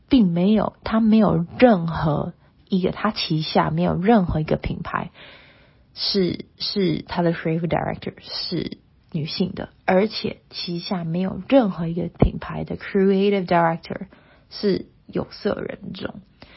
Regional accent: Taipei, Taiwan; 我爸爸是台中人，在台湾的中部，然后我妈妈是我从小在台北长大，然后我妈妈的几个姐妹也都是在台北。

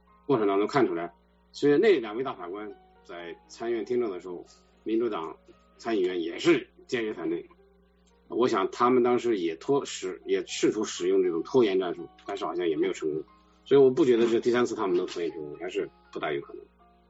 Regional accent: China; 尤其是我们从中国来的人

